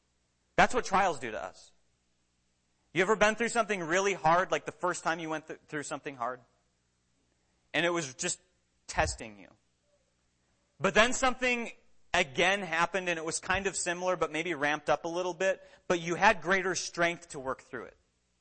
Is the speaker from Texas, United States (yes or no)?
no; Minnesota, United States; also born or lived in Tennessee; When I grew up in Minnesota, whenever it snowed, I always wished, or I always hoped, that we would have a school cancellation.